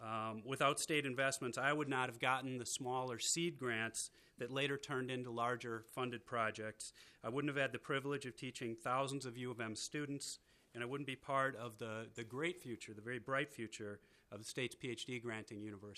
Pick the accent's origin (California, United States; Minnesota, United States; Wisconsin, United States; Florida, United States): Minnesota, United States; West St. Paul; I grew up in West St. Paul, graduated from Henry Sibley long ago.